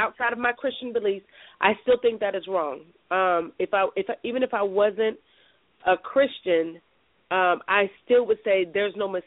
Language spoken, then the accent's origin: English; Tacoma, Washington, United States; now in Seattle, United States; Calling from Seattle. I'm from Tacoma, Washington.